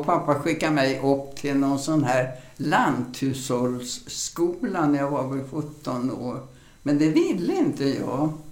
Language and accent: Swedish; Grödinge, Stockholm County, Sweden; also born or lived in Närke; Det är jag i Sörmland, i Grödinge.